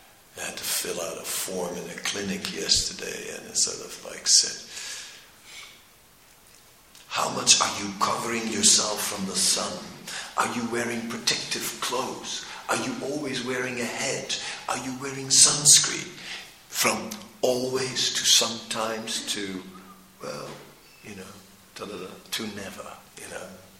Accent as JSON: {"language": "English", "country": "Netherlands", "said": "I said, I'm from Holland, you know."}